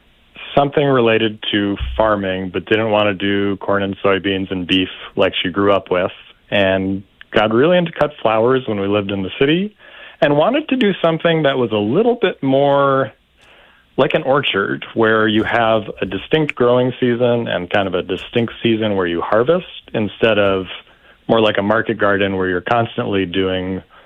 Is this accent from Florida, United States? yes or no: no; California, United States; now in Minnesota, United States; I'm a Californian myself, and okay. June is just overwhelming.